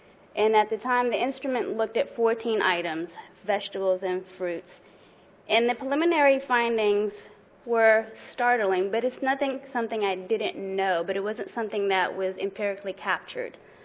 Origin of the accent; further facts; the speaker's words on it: Newark, New Jersey, United States; I am from Newark, New Jersey.